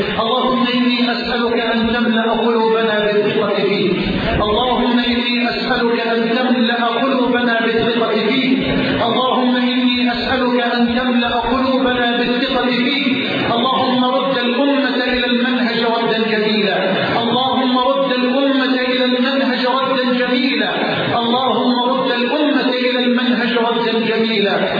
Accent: Egypt; اللهم اجعل بلدنا مصر واحة للأمن والأمان،

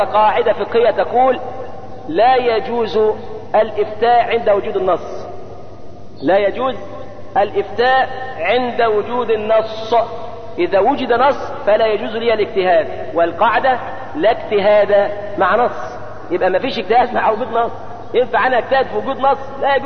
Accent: Egypt; ونحمد الله أننا عندنا في مصر والحمد لله أن نسبة الحجاب مرتفعة في مصر

